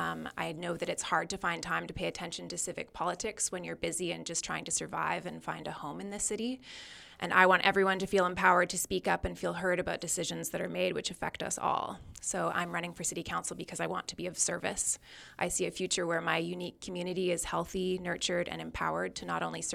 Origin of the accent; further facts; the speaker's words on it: Nelson, British Columbia, Canada; also born or lived in Vancouver / Victoria / Montreal; I was born and raised in Nelson. I just moved back 2 years ago from living for almost 15 years on the coast, Vancouver and Victoria. I also went to school in Montreal. And I got back to Nelson